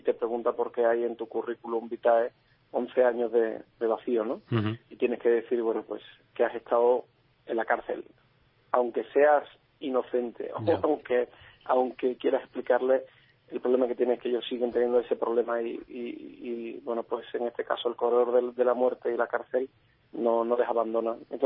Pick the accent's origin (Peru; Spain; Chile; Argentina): Spain; como españoles que somos, como europeos que somos